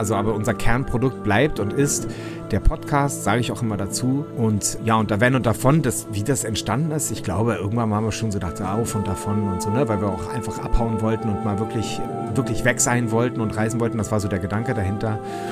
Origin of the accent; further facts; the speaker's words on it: Berlin, Germany; Ich bin aus Berlin, bin hier zweisprachig aufgewachsen, bin halb Franzose